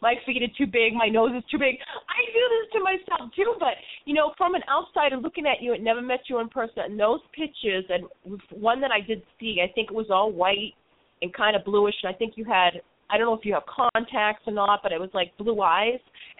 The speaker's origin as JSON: {"language": "English", "town": "Boston", "region": "Massachusetts", "country": "United States", "said": "I'm originally from Boston, so I try to pronounce it as best as I can."}